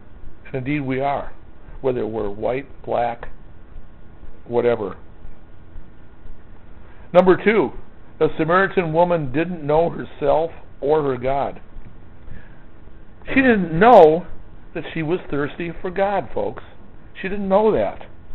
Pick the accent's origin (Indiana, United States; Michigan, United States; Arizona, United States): Michigan, United States; Warren; I would say that I was from Warren, I knew that things weren't right in Warren. And I was ashamed to be brought up in that kind of an atmosphere.